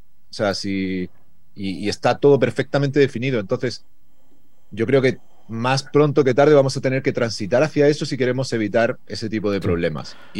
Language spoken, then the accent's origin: Spanish; Spain; No es porque yo sea de España